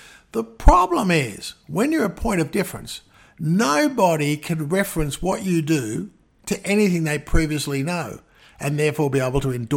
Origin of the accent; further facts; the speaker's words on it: Australia; now in United States; because being Australian